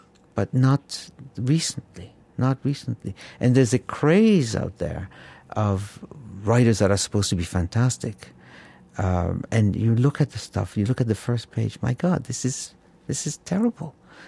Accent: Egypt; also born or lived in Europe; now in United States; I come from Egypt. I was born in Egypt. I'm Jewish, and therefore I was kicked out of Egypt for being Jewish and for being European. I lived in Europe for a while, and then I came to America at the age of 17.

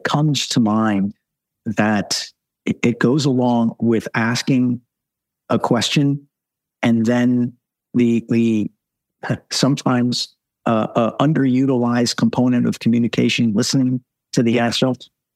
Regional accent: New Jersey, United States; And I grew up in New Jersey. I talk a lot, and I totally get that.

